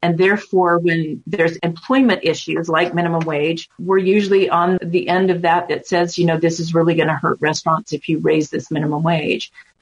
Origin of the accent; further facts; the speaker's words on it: Albuquerque, New Mexico, United States; also born or lived in Santa Fe / Las Cruces; So I was born in Santa Fe, raised in Albuquerque. I had restaurants in Las Cruces for 20 years